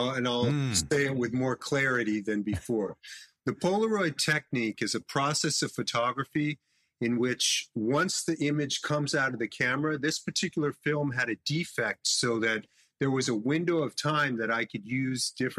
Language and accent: English; Los Angeles, California, United States; I grew up in Los Angeles, so there was always yoga in the background.